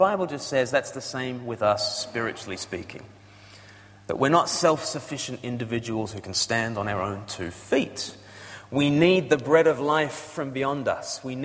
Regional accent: Australia; No, it's just I'm just blessed with being Australian. I'm born into this state. But as I'm born into Australia, I'm born far from the mother country, right?

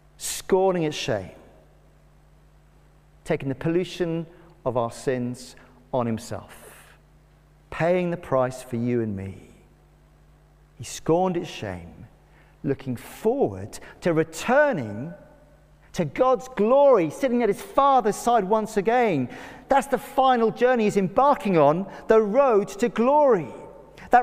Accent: Cardiff, Wales, United Kingdom; Growing up in Cardiff, one of my favourite trips as a family was to go to the Gower beaches beyond Swansea.

